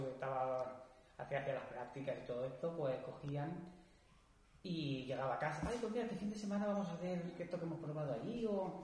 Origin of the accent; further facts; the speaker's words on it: Catalonia, Spain; Yo soy catalán.